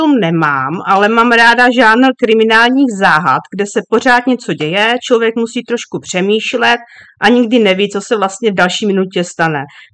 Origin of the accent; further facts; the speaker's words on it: Brno, South Moravian Region, Czechia; Jsem rodilý Brňák, takže z Brna.